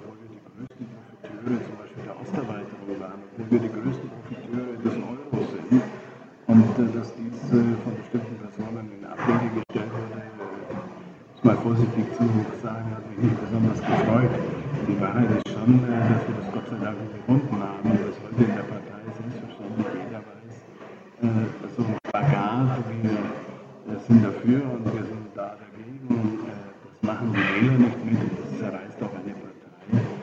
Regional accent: Germany; Ich glaube, wir sind da momentan als Deutsche etwas zu pragmatisch

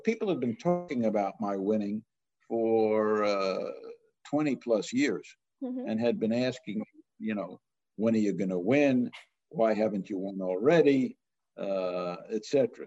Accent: United States; For example, I, as all American Nobel laureates do, went to the White House just before we went to Stockholm to receive our prizes in December.

